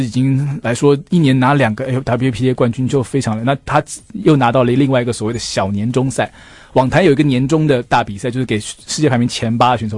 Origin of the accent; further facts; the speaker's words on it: Taiwan; 相对于台湾奥运没有棒球，我们台湾人还是在看棒球，还是在打棒球